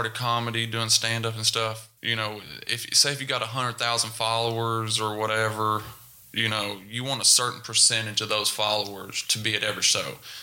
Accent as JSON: {"language": "English", "town": "Prestonsburg", "region": "Kentucky", "country": "United States", "tie": "born or raised there", "said": "And, I tell people Prestonsburg, but I grew up in a little tiny town called Knott County. Yeah. I lived on Beaver Creek."}